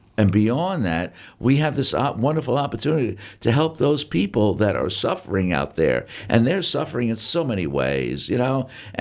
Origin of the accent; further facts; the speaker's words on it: New York City, New York, United States; I'm from the Bronx, you know, and I was born in the 50s, in the early 50s, and, you know, the Bronx was certainly a beautiful place